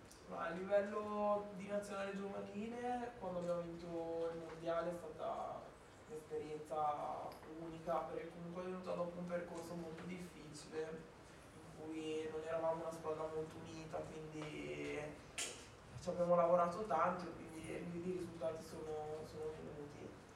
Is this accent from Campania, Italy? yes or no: no; Milan, Lombardy, Italy; io sono di Milano